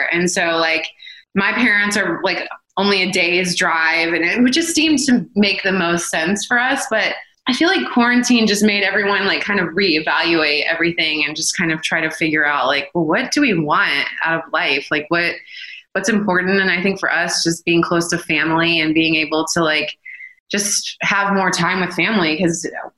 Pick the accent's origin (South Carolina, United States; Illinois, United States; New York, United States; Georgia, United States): Georgia, United States; Atlanta; now in Los Angeles, United States; And like, I just feel like I grew up in Atlanta, Justin grew up in Louisiana